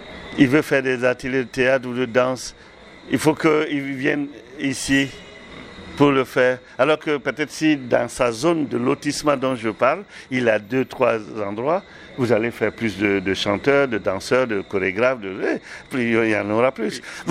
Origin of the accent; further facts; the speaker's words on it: Burkina Faso; Moi, je suis originaire du Burkina Faso.